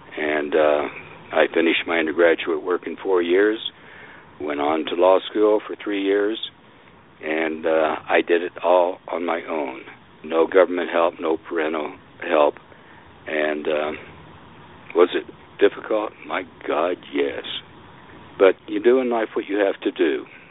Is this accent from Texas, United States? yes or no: no; Missouri, United States; I grew up in the Missouri Ozarks, born on a farm, no running water, no electricity, obviously no telephone, no TV, no radio